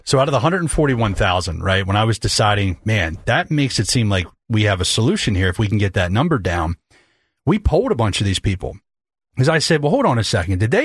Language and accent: English; Boothwyn, Pennsylvania, United States; We just did some doors out in Booth Wynn, my hometown. It's kind of a surreal experience to be back here.